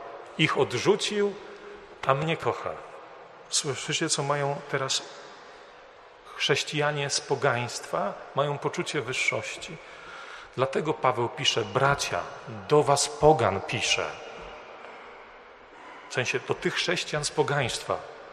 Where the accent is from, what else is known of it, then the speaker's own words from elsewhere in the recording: Warsaw, Masovian Voivodeship, Poland; Ja pochodzę z Warszawy, o czym pewnie większość z was wie. Urodziłem się na Służewie, nie na Służewcu, tylko na Służewie.